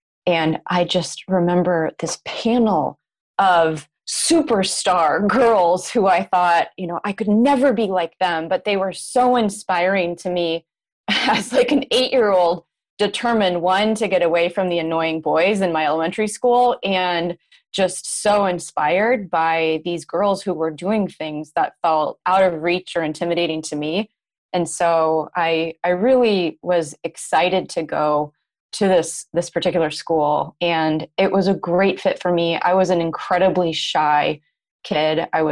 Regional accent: Palo Alto, California, United States; I actually grew up in Palo Alto. And so growing up in the heart of Silicon Valley

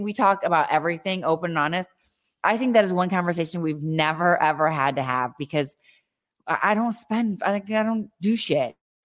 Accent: Ohio, United States; I grew up in Ohio. I didn't have money. I started working when I was 14.

